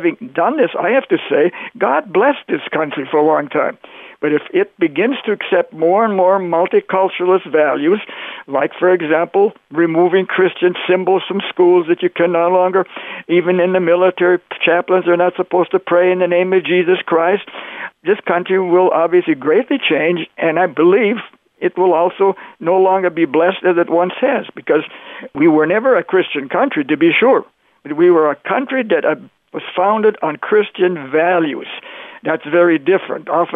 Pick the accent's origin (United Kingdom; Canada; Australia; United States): Canada; I grew up in Canada, so I had never read Uncle Tom's Cabin.